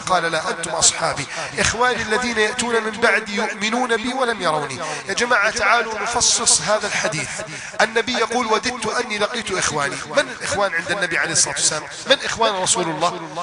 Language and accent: Arabic; Egypt; بلدنا مصر